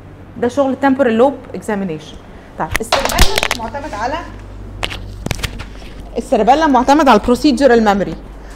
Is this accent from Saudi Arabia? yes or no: no; Egypt; في التعليم عندنا في مصر